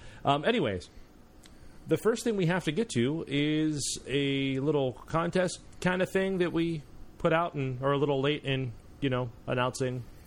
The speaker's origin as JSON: {"language": "English", "town": "Pittsburgh", "region": "Pennsylvania", "country": "United States", "said": "Randy, I'm from Pittsburgh."}